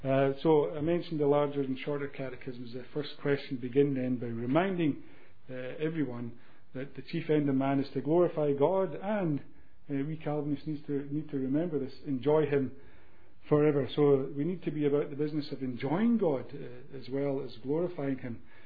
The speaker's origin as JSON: {"language": "English", "region": "Scotland", "country": "United Kingdom", "said": "You see it being formulated on the continent, thinking as a Scotsman again"}